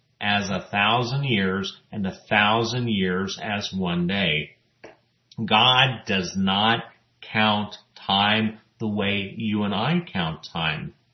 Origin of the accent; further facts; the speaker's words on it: El Paso, Texas, United States; including my hometown of El Paso, Texas